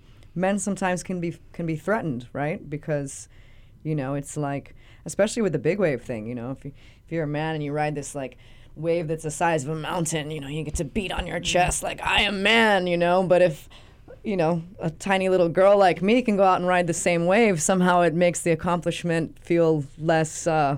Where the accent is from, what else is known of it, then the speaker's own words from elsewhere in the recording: Hawaii, United States; it was also tough, you know, growing up in Kauai.